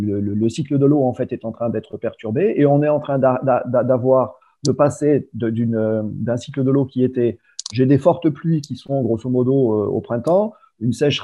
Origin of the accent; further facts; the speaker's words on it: Provence-Alpes-Côte d'Azur, France; on a l'habitude en Provence, moi j'habite enfin, je viens de Provence en grande partie.